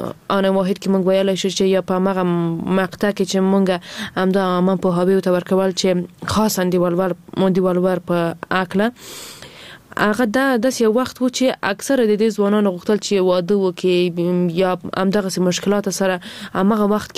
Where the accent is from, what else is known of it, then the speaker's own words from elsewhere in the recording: Afghanistan; ځکه زه هم د افغانستان یو وګړی یم